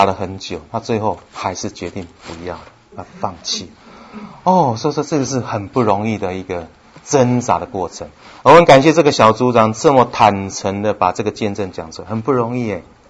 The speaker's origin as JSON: {"language": "Chinese", "country": "Taiwan", "said": "我不晓得你哪里来的，我们台湾来的"}